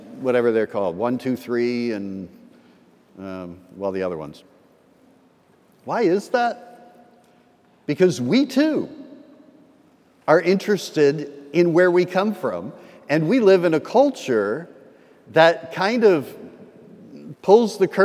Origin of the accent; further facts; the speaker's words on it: Canada; born there; Now, you all know I'm Canadian, right? By birth.